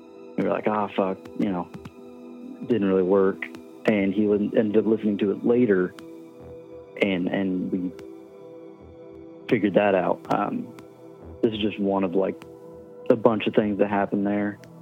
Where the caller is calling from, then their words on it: Indiana, United States; from Indiana.